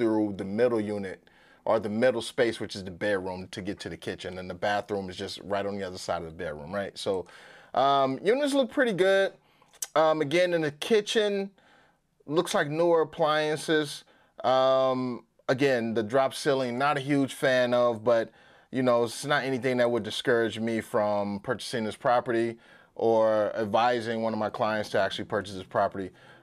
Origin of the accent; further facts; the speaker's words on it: St. Louis, Missouri, United States; real estate investor, also mortgage loan originator, primarily working with real estate investors and investment property. And for today's deal of the week, we're going to be in my hometown, St. Louis, Mis